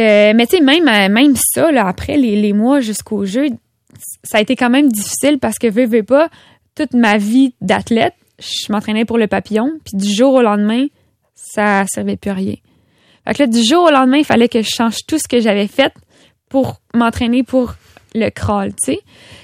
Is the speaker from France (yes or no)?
no; Quebec City, Quebec, Canada; je viens de Québec, fait que quand je suis revenue de Québec